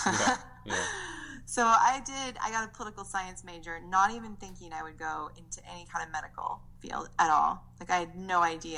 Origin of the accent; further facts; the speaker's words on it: Seattle, Washington, United States; So, but yeah, I grew up in Seattle.